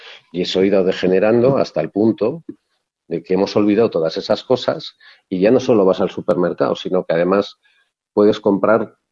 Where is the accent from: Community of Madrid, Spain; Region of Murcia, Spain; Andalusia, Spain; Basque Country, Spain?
Basque Country, Spain; Vitoria; yo nací en Vitoria, y yo en Vitoria cuando era pequeño... las nevadas eran tremendas.